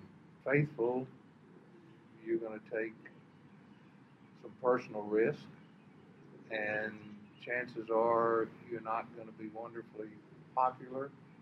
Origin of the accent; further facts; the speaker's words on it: Deep South, United States; Part of growing up in the Deep South was to see both functions of the church.